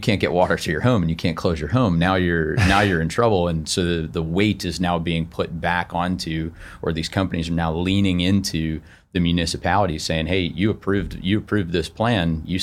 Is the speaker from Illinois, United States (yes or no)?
yes; Chicago, Illinois, United States; moved away as an adult; now in Florida, United States; And for folks, I've only been in Florida since 2019. A little background, I'm from Chicago. It's a great place to be from, not a great place to live.